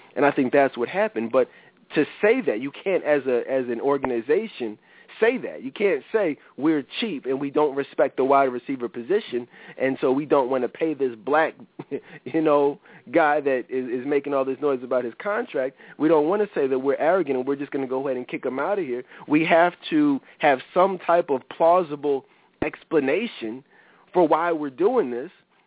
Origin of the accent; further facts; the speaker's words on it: Philadelphia, Pennsylvania, United States; I'm from Philly, but I don't know him.